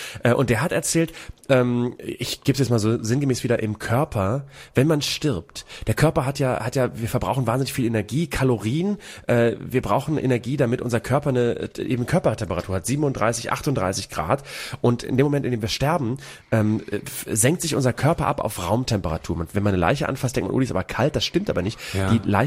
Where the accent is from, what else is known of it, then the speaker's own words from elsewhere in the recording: Bremen, Germany; moved away; bis ich aus Bremen raus war, bis 2005 oder sowas